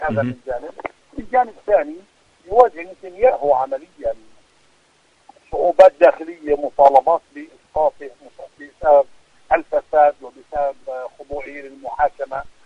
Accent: Palestine; يعني نحن أولا كفلسطينيين نكون مسرورين حين يكتب العالم وحين يتصدى العالم لممارسات الاحتلال

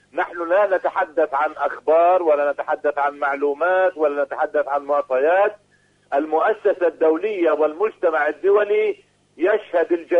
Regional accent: Palestine; لا أحد يطلب منا كفلسطينيين

